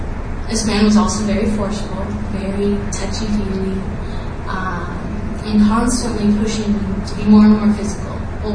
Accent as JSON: {"language": "English", "region": "Colorado", "country": "United States", "tie": "born or raised there", "said": "I'm a small town girl. I grew up in Colorado in a small town in the middle of the Rocky Mountains. Actually, not even in town. It's 7 miles outside of town. I was raised in the church."}